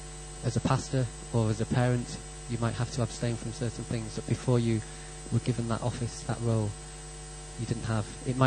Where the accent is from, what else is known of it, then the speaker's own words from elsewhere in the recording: Wales, United Kingdom; born there; I was born in Wales.